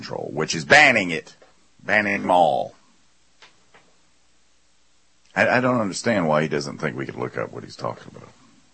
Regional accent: Australia; I am an Australian, and I must set the record straight.

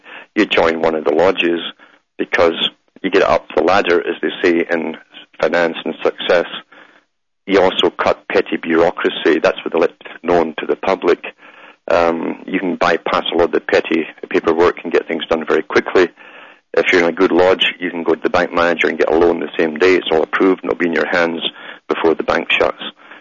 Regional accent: Ontario, Canada; So I'm from Hamish myself, up in Ontario, Canada.

